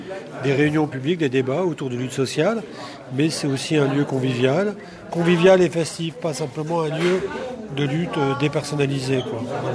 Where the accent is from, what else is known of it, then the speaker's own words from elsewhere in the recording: Hauts-de-France, France; Je viens de l'Aisne. Mes parents étaient dans une cité ouvrière.